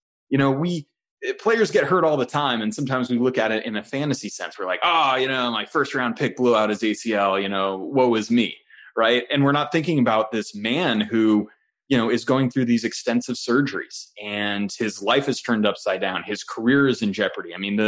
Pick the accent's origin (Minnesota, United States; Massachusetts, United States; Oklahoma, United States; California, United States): California, United States; Big, especially because I grew up in the Bay Area. I live in the Bay Area